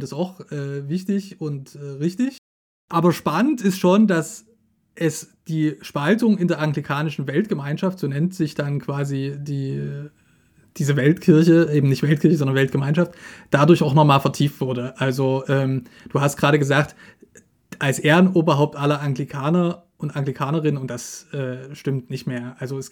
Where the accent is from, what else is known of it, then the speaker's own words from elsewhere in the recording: Dresden, Saxony, Germany; zu Gast in Dresden, meiner alten Heimatstadt